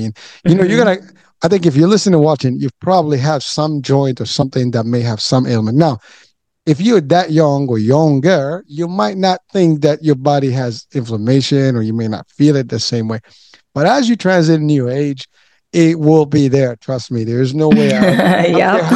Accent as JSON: {"language": "English", "country": "Morocco", "said": "I'm originally from Morocco, and an exfoliation of the body is a weekly, you know, tradition. I mean, literally back home"}